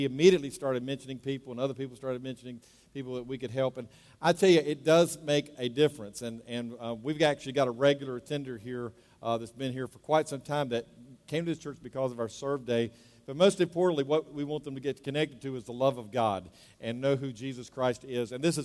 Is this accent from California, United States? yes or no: no; Daytona Beach, Florida, United States; also born or lived in Charlotte; I remember being in Daytona Beach, Florida, where I grew up. I'm originally from Charlotte, but I grew up there.